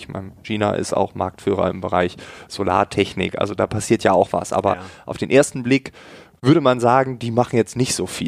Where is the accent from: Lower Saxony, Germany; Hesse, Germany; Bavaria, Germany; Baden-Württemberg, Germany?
Lower Saxony, Germany; er wohnt in Ostfriesland, in einem kleinen Dorf, wo ich groß geworden bin